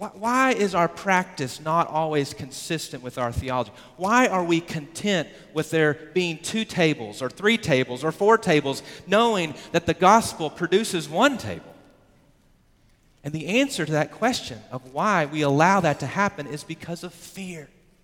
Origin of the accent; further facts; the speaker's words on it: United States; It's not that I'm an American. It's not that I live in Texas.